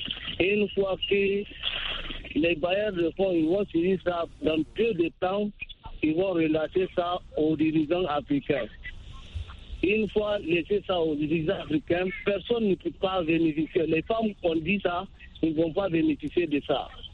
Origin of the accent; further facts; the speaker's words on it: Gaya, Dosso, Niger; Je suis de Gaïa, Niger, Gaïa. Gaïa se trouve dans la région de Dosso.